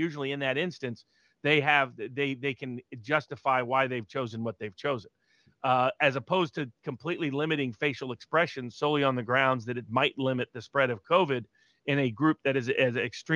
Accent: Tennessee, United States; Particularly, it appears in my home state origin state, Tennessee, they're considering it in Nashville.

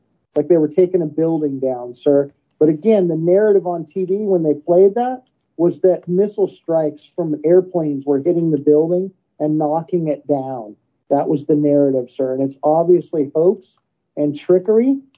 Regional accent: United States; And, you know, as an American, that's very concerning to me

